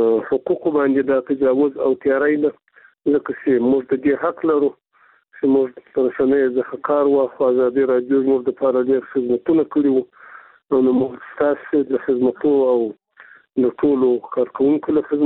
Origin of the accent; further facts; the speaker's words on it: Afghanistan; موږ د افغانستان خلک یو، موږ دلته بېواز دي